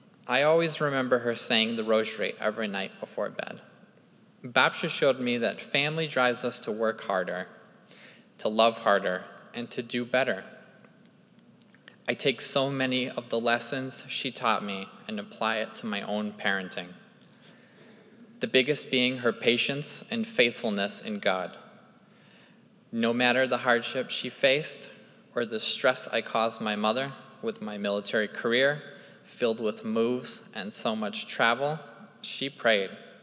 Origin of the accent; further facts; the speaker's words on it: Haverhill, Massachusetts, United States; I grew up in Haverhill, Massachusetts, to a Polish immigrant mother and an American father.